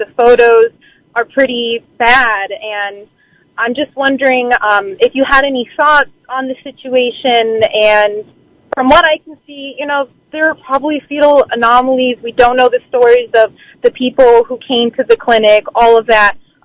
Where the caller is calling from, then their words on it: Silver Spring, Maryland, United States; I'm calling from Silver Spring, Maryland.